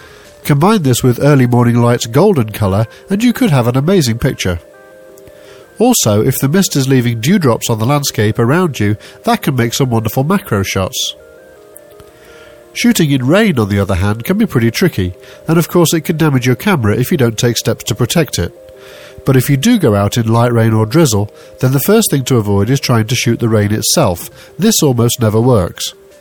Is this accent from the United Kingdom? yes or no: yes; United Kingdom; As you've probably already noticed, I'm British. I live in the northwest of England, and one thing that this part of the world is famous for is the weather.